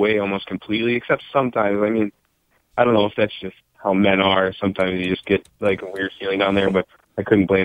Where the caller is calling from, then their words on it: Wisconsin, United States; from Wisconsin.